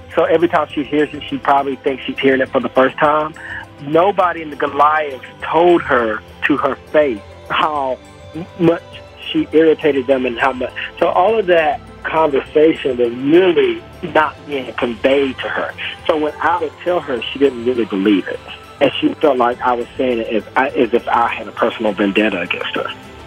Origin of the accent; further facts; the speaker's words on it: South Carolina, United States; I'm from South Carolina.